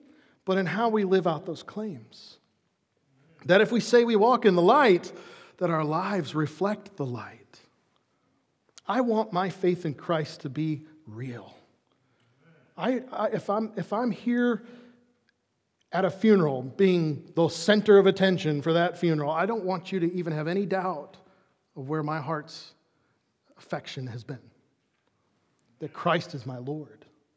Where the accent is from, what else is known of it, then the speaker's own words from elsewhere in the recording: Chicago, Illinois, United States; I grew up in Chicago, and he has a sister on Shawnee Trail.